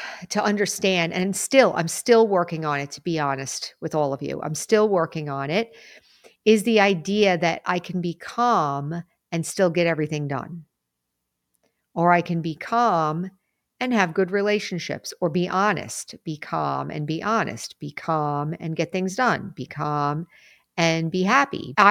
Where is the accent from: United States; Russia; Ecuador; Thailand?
United States; New York; I grew up in New York, in the Northeast, on Long Island, and I grew up